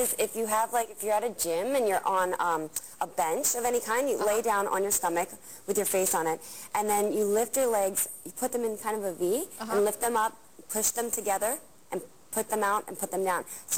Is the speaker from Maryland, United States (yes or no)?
yes; Baltimore, Maryland, United States; Baltimore.